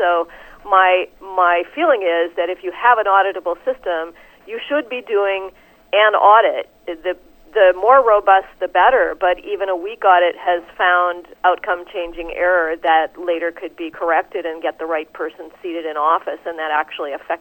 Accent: Chicago, Illinois, United States; this hurts me because I'm actually from Chicago

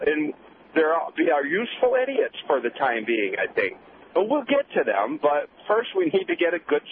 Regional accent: United States; Sorry, I'm an American, but we are the best.

